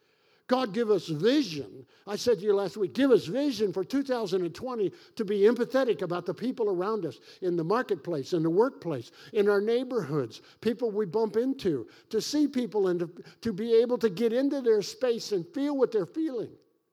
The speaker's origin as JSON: {"language": "English", "region": "Kentucky", "country": "United States", "said": "Hey, I'm from Kentucky. I can say anything I want."}